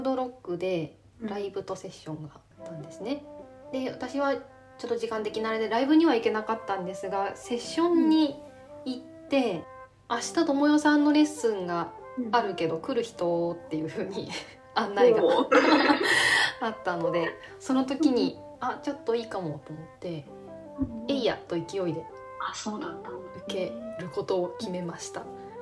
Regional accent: Nagano, Japan; 私長野生まれで住んでましたけど

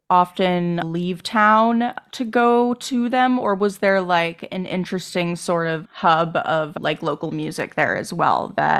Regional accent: Acton, Massachusetts, United States; I'm from Acton, which is where Steve Carell grew up.

